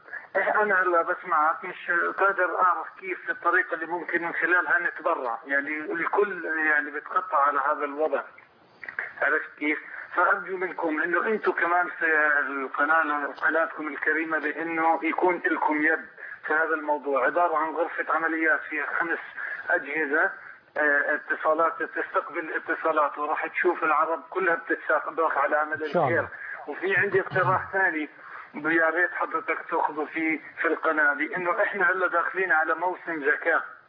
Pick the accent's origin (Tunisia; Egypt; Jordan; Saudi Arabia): Jordan; من الاردن